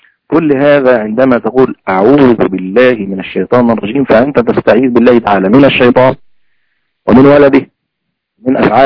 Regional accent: Egypt; فلو أن رجلا ذهب إلى رجل آخر لكي يخطب ابنته عندنا في مصر

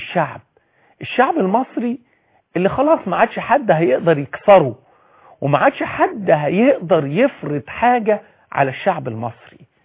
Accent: Egypt; انا شخص مصري، مواطن مصري، بحب البلد دي

